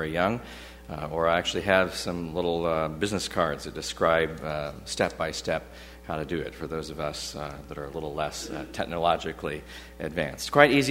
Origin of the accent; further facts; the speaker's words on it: United States; Now, as an American, I reacted against that.